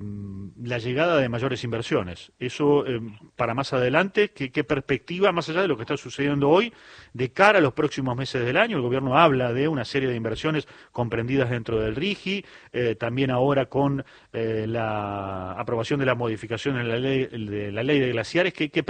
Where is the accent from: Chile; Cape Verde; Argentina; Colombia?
Argentina; Desde ya la mirada pasa por saber en cuánto efectivamente nos impacta a nosotros como argentinos.